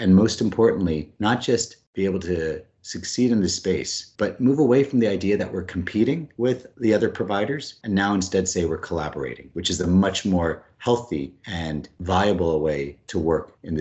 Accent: Canada; One of my favorite athletes growing up in Canada was Wayne Gretzky, the hockey player.

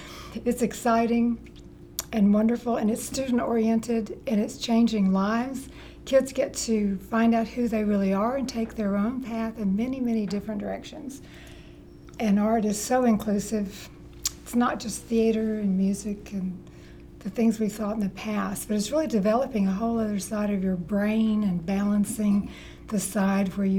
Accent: Florence, Alabama, United States; from Florence, Alabama.

